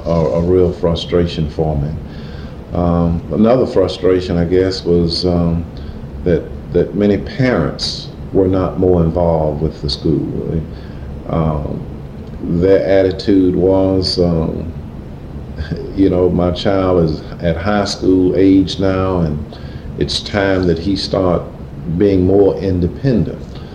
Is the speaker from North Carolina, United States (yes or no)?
yes; Greensboro, North Carolina, United States; I grew up in Greensboro and wanted to be a teacher from an early age because of the influence of my former teachers